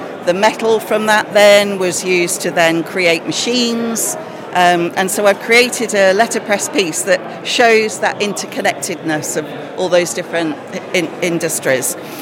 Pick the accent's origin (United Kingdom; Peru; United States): United Kingdom; Coventry, West Midlands; So I grew up in Coventry and it really strongly influenced the person I became